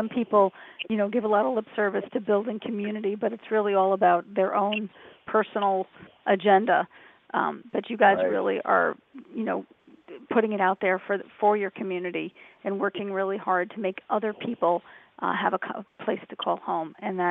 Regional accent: New Jersey, United States; now in Pennsylvania, United States; I came from New Jersey where there was a very active community, of which I was a big part.

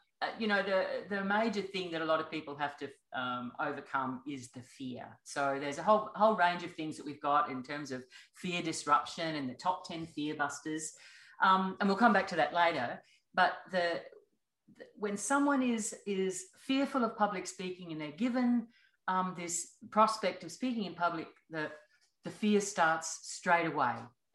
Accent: Brisbane, Queensland, Australia; And I packed up my two teenage children and came back home to where my mum was and my family.

